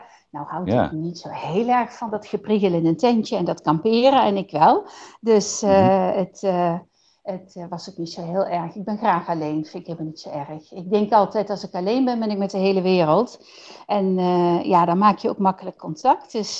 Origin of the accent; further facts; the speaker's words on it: Nijmegen, Gelderland, Netherlands; Ik kom uit Nijmegen. Ik ben 51